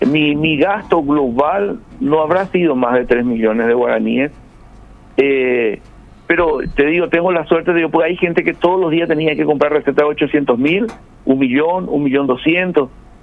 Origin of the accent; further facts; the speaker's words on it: Asunción, Paraguay; Nosotros que somos aquí de Asunción, de repente, del departamento central o del lugar así cercano